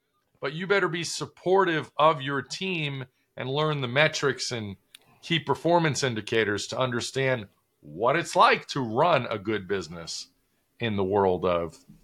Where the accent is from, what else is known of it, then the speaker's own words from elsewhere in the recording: New York, United States; I'm a fast talker because I'm from New York.